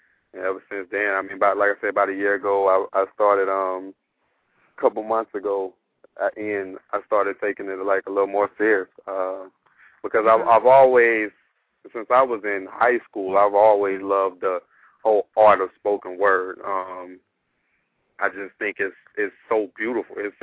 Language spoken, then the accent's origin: English; Atlanta, Georgia, United States; I mean, even just like growing up in Atlanta